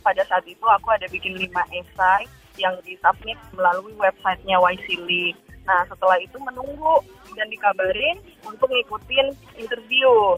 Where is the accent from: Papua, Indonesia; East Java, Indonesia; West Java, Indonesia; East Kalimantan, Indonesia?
East Kalimantan, Indonesia; Samarinda; aku dari Kalimantan Timur, dari kota Samarinda.